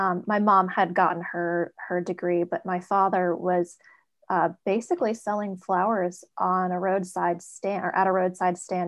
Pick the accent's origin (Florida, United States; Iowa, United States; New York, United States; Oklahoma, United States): New York, United States; Queens; born there; also born or lived in Phoenix, Arizona; I was born in Queens, New York, and my mother moved me to the Phoenix, Arizona area when I was a baby.